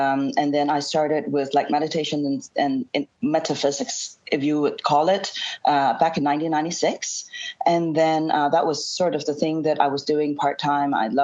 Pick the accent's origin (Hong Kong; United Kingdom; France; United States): Hong Kong; So, okay, so I'm from Hong Kong.